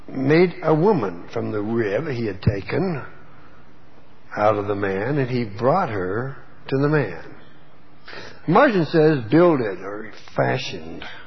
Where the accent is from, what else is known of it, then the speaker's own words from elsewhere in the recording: Houston, Texas, United States; born there; But you know, I was born twice in Texas, Houston both times. My natural birth and my baptism were both in Houston. So I feel very close to you Texans, because I is one.